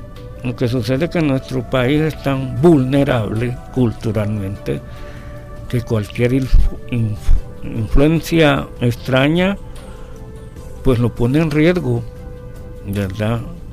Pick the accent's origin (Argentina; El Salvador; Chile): El Salvador; nos retrata de cuerpo entero como somos los salvadoreños vistos allá en el exterior, pues.